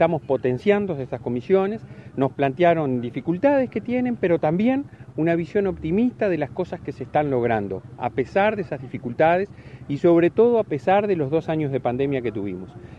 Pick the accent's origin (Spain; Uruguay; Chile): Uruguay; saber que tenemos que sentirnos orgullosos como uruguayos